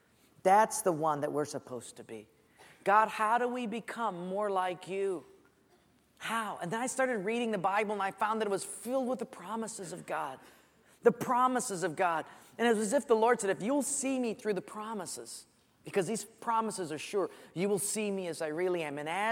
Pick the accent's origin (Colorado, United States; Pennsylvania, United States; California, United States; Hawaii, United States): Hawaii, United States; Honolulu; I was raised in Palolo Valley. We were very poor.